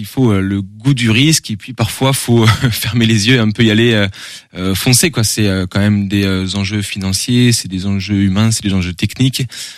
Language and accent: French; Pornic, Pays de la Loire, France; Bah alors oui moi je suis de Pornic à la base